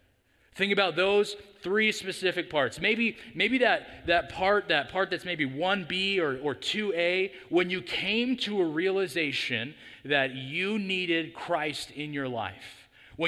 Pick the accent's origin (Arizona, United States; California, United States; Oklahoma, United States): California, United States; Atwater; I actually grew up as a Central Valley kid. I'm from Atwater originally, and so I grew up on the 99 corridor.